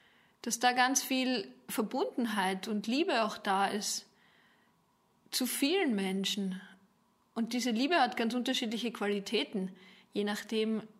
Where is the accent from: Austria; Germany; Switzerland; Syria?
Austria; ich bin in Österreich aufgewachsen und meine Eltern lassen sich durchaus auch noch als Nachkriegsgeneration rechnen.